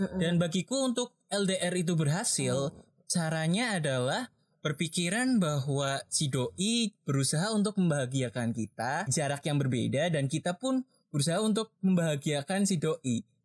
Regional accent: Bumiayu, Central Java, Indonesia; Kan aku dari daerah Bumi Ayu ya.

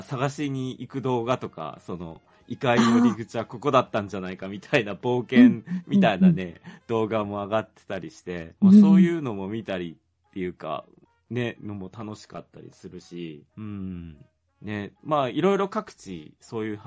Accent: Muroran, Hokkaido, Japan; 僕の地元の洞爺湖とか室蘭とかの方って結構アイヌの方多いんですけど

